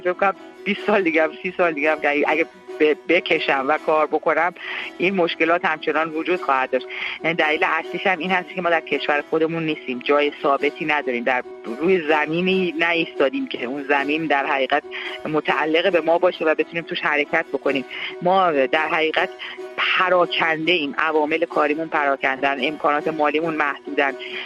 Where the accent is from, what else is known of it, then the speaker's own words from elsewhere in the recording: Iran; moved away; من نزدیک به بیش از 3 دهه هست که الان در خارج از ایرانم